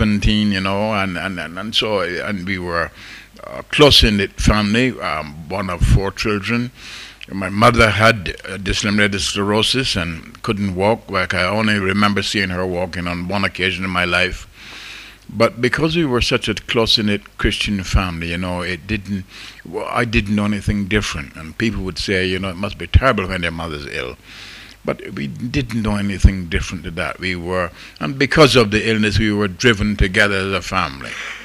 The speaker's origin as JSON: {"language": "English", "country": "Barbados", "tie": "born there", "moved": "yes", "said": "And I had made my big geographical change from the little island where I was born in Barbados in the West Indies"}